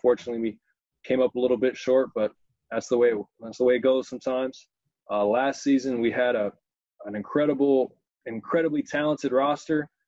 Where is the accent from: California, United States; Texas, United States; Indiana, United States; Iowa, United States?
California, United States; I'm from California. I went to a junior college in California for 2 years, Contra Costa College.